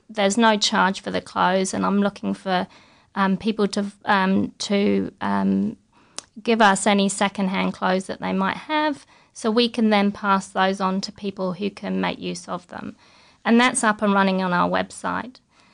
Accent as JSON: {"language": "English", "region": "London", "country": "United Kingdom", "tie": "born or raised there", "also_born_or_lived": "New Zealand", "lives_now": "Brisbane, Australia", "said": "I grew up in London and lived in New Zealand for a while. And my family's back in London"}